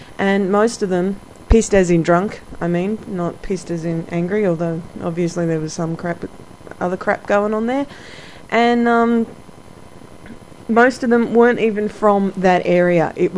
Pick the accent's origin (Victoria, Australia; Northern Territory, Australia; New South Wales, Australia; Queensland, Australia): Victoria, Australia; Melbourne; I'm not from Sydney, I'm from Melbourne, which is the sister city further down south.